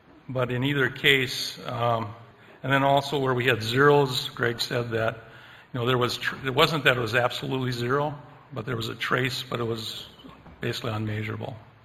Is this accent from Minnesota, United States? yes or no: yes; Minnesota, United States; I come from Minnesota, but up there when I farmed